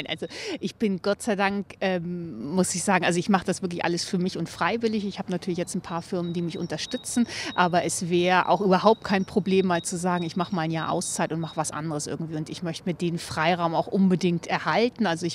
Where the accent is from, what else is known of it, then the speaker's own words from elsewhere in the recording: Ahrensburg, Schleswig-Holstein, Germany; moved away as an adult; also born or lived in Hamburg; now in Munich, Germany; ich bin eben genau in Hamburg geboren, in Ahrensburg aufgewachsen, in Schleswig-Holstein und bin dann im Laufe des Studiums eigentlich nach München gegangen